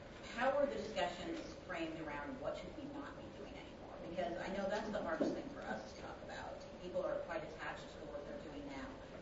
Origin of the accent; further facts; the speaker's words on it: Washington, United States; from Washington State.